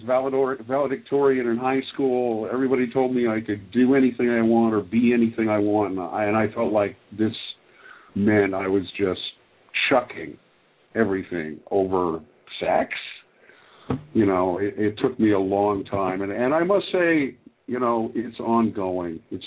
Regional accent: Canada; also born or lived in Ohio, United States / South America / Jamaica; I'm an American kid from Ohio, born in Canada, who never lived in the USA before I came here to college, because my father's job took us overseas. So I grew up in Canada, I grew up in South America, I grew up in Jamaica, I finished high school in Jamaica.

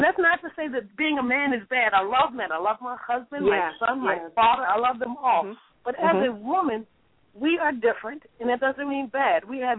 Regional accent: Baltimore, Maryland, United States; For the people that don't know me, I'm from Baltimore as well.

